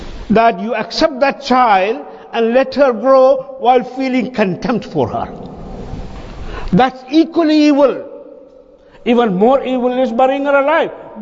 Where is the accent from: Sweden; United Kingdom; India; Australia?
India; I come from India